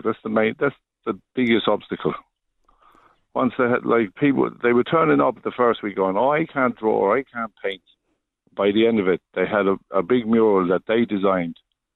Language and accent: English; London, United Kingdom; I'm originally from East London, and I got into graffiti from a young age.